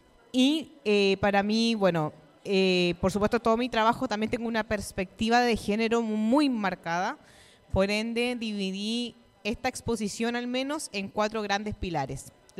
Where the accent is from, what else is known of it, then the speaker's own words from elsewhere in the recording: Chile; moved away; mujer inmigrante, yo vengo de Chile, es bastante ligado, por supuesto, a mi origen, de manera constante.